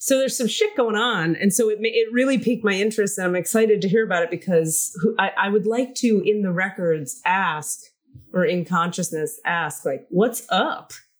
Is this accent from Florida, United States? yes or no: yes; Miami, Florida, United States; So I'm from Miami. I grew up with the Cubans. I learned to speak Spanish with the Cubans. I'm a Jew from Miami who had Cuban friends that felt like family